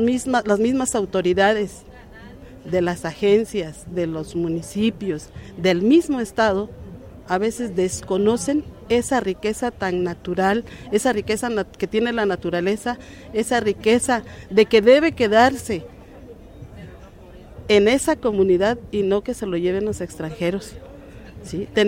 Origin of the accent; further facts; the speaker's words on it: Oaxaca, Mexico; todo aquello que nos pertenece como oaxaqueños, como mexicanos